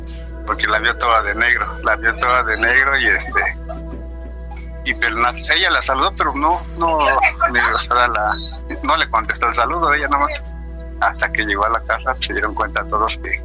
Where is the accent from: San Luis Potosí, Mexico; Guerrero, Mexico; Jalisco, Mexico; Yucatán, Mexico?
Guerrero, Mexico; Chilpancingo; now in Mexico City, Mexico; Somos de Guerrero nosotros. Vivo aquí en la Ciudad de México, pero somos de Guerrero, Chilpancingo, Guerrero.